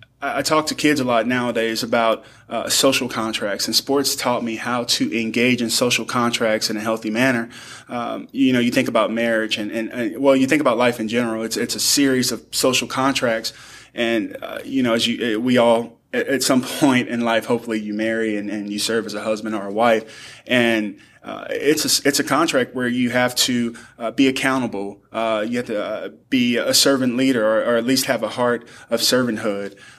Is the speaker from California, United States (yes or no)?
no; St. Louis, Missouri, United States; I grew up in St. Louis, Missouri. I played high school sports only, basketball, football, and track and field.